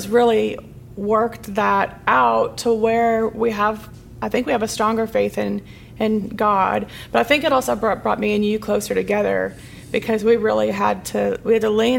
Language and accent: English; Round Rock, Texas, United States; also born or lived in Weatherford; So when I moved from Round Rock, Texas, I was a cheerleader in Round Rock on the A team, and that was a big deal, and I loved it. It was my life. And then when I moved to Weatherford, Texas